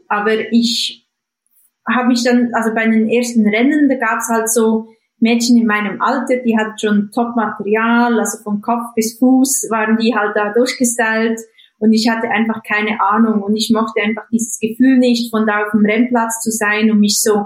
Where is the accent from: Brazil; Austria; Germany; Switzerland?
Switzerland; Jura; Also ich komme nicht aus den Alpen, ich komme aus dem Jura, da ist halt ein bisschen weniger touristisch begangen